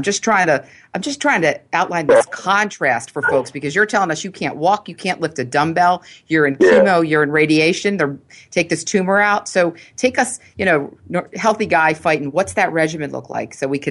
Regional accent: Philadelphia, Pennsylvania, United States; I grew up in Philly and I grew up with three brothers.

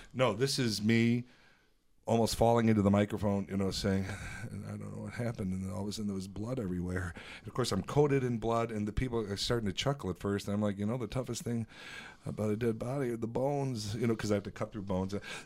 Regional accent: Midwest, United States; I'm from Midwest.

